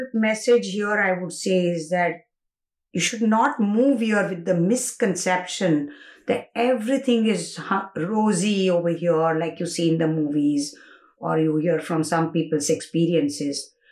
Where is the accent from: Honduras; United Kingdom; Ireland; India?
India; English is a second language; moved away as an adult; now in United States; Family values and bonds.